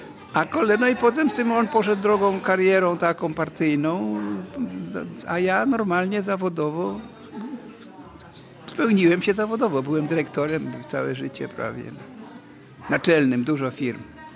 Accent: Vilnius, Vilnius County, Lithuania; a ja jestem z Wilna, a mój dziadek jest z Wilna, a mój tata to z Wilna

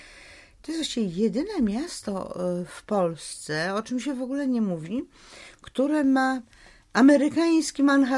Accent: Warsaw, Masovian Voivodeship, Poland; Tak, ja jestem rodowitą warszawianką, która żyje z Warszawy. I jest to miasto, ostatnie miasto na świecie, w którym chciałabym mieszkać. I mieszkam.

